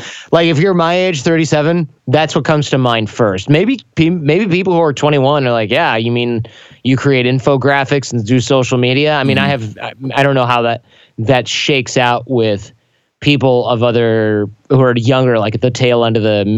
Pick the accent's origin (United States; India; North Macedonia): United States; Michigan; Michigan. Oh, I grew up in Michigan.